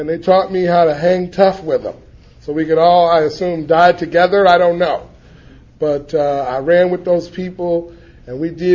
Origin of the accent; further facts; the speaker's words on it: Watts, California, United States; also born or lived in San Fernando Valley; I was born a poor black child in the Jordan Downs Projects, is where I grew up in Watts. Lived over there for 14 and a half years. And I went to school in the San Fernando Valley for 6 years, which explains the proper diction when I speak. But I really am from Watts.